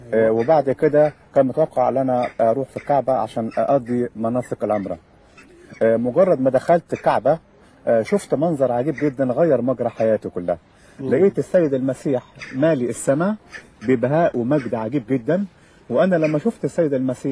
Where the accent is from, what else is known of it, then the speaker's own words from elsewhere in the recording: Egypt; لكن عندنا في مصر أو في العالم الثالث عموما القطر مثلا يكون معاده الساعة 6 ممكن يجي الساعة 8.